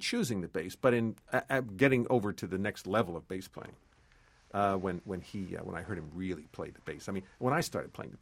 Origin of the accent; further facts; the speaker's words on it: Baltimore, Maryland, United States; I'm a kid from Baltimore. I'm 22 years old.